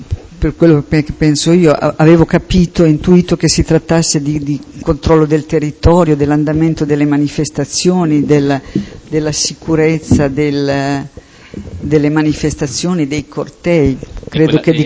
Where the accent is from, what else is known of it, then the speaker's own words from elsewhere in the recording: Bologna, Emilia-Romagna, Italy; Io so chi è perché sono di Bologna